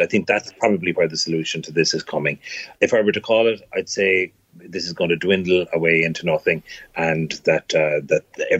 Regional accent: Ireland; Irish people have gone all over the world. There's 80 million people now claim Irish heritage across the world. You know, we have made a big impact for a small country.

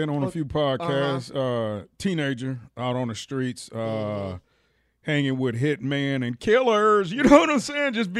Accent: San Diego, California, United States; We're from San Diego.

